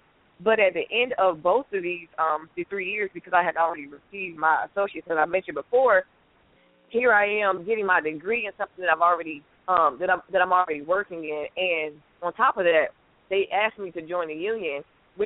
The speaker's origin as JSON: {"language": "English", "region": "North Carolina", "country": "United States", "said": "I'm from Sampson County, so I'm talking real country."}